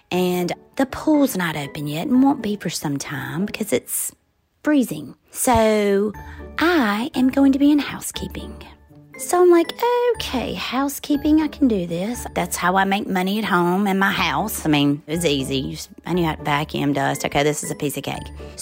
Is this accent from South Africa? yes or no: no; the South, United States; So we got there, and I grew up in the South.